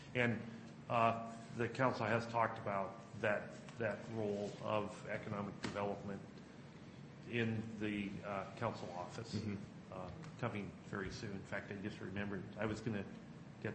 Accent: Port Angeles, Washington, United States; I came from Port Angeles.

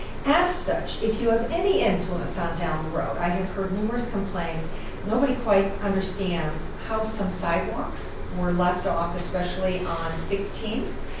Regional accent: Midwest, United States; Okay, I grew up in the Midwest, so it's like, what are those things?

